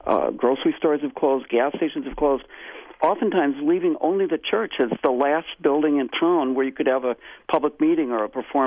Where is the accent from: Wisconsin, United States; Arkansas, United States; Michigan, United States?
Wisconsin, United States; Marshfield; I grew up near Marshfield, Wisconsin, which is a farm area, a rural area.